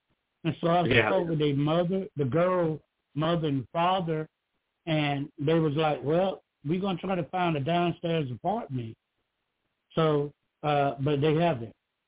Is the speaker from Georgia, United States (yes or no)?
yes; Georgia, United States; from Georgia.